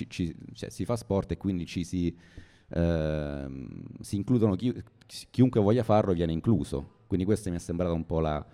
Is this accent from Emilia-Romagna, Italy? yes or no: no; Rome, Lazio, Italy; io appunto sono di Roma ma non mi sono mai trovato a avere a che fare con un certo tipo di persone